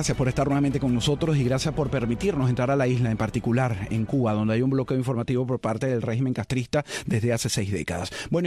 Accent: Venezuela; yo como venezolano

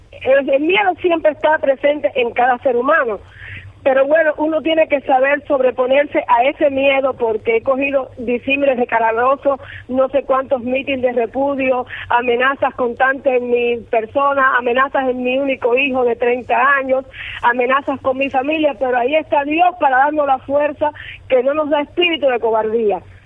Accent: Cuba; todos somos cubanos.

